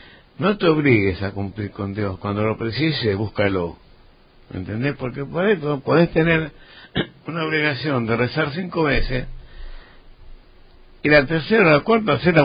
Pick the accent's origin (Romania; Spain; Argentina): Argentina; born there; Yo sí, nací en Argentina yo.